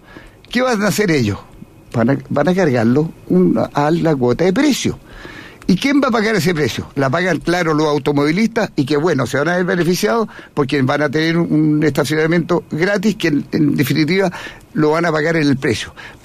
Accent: Temuco, Araucanía, Chile; now in Santiago, Chile; Yo soy de Temuco y Temuco no se cobra por el estacionamiento

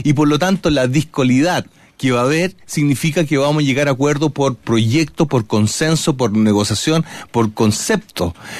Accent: Chile; No, yo soy chileno.

